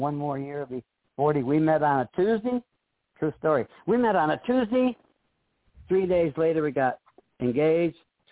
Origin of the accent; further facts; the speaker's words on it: Lansing, Michigan, United States; Okay, I was born in Lansing, Michigan, and I grew up on the north side of town.